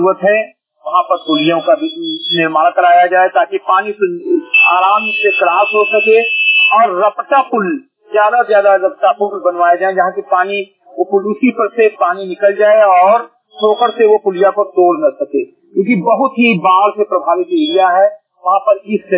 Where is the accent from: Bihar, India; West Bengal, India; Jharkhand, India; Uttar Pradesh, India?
Uttar Pradesh, India; ग्राम सभा संदेह घटाई विकास दुर्गा जनपद बहराइच का रहने वाला हूँ